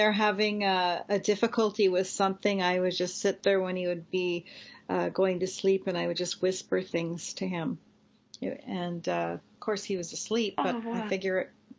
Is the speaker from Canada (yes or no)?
yes; Vancouver, British Columbia, Canada; I grew up in Vancouver, BC